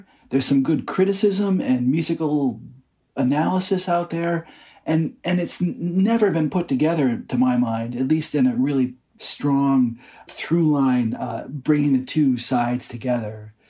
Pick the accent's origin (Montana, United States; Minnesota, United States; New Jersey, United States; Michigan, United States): Michigan, United States; Detroit; And, you know, I'm from Detroit. I'm from the Midwest.